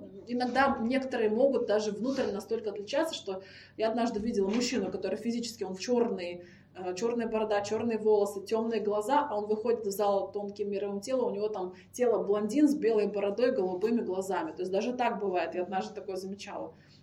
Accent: Russia; Да я согласна, я же сама из России, я только за, что это так.

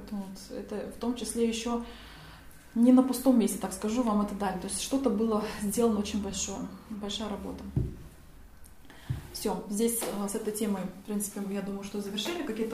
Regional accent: Russia; Ну вот я из России, видите, мне одной только дали.

